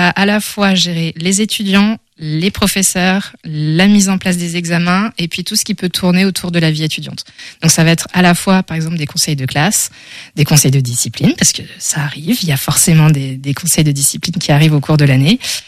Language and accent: French; Nantes, Pays de la Loire, France; moved away as an adult; je viens de Nantes, à la base. J'ai eu pas mal la bougeotte. Donc, je suis partie de Nantes quand j'avais une petite vingtaine